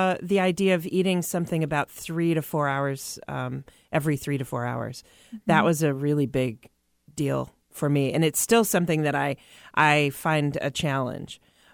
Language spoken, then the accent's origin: English; Midwest, United States; I grew up in the Midwest, where the dietary options tend to be a little bit more carb full.